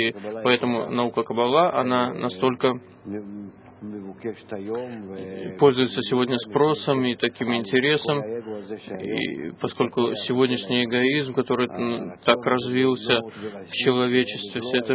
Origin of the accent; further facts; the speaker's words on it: Ness Ziona, Central District, Israel; я из Нестионы